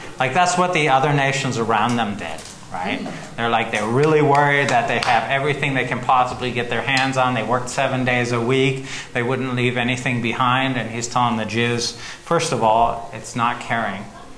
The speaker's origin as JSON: {"language": "English", "country": "Germany", "tie": "born or raised there", "said": "I grew up in Germany, and it was common to walk by a field and grab an ear of corn, right?"}